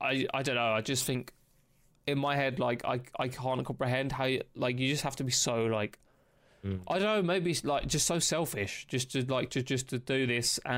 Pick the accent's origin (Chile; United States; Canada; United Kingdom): United Kingdom; obviously being British, we're quite a polite, we tend to be as polite as possible